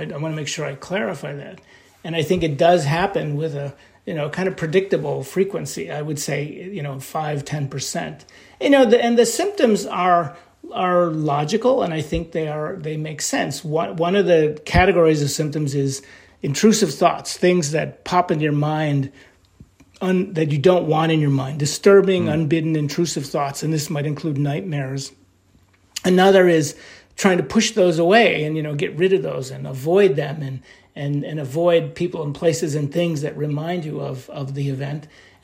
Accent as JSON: {"language": "English", "region": "New York", "country": "United States", "said": "you know, I'm from New York, and I know that New York is overrepresented on these committees"}